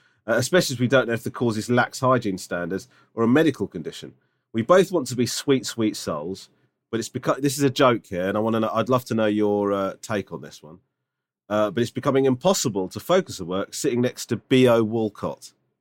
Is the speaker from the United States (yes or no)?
no; London, United Kingdom; now in Israel; I'm originally from London